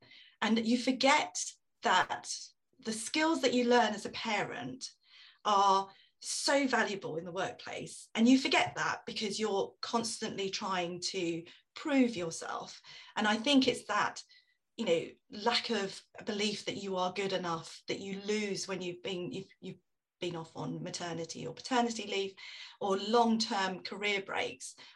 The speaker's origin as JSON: {"language": "English", "country": "United Kingdom", "said": "I was still part of the British culture, and I'm British through and through."}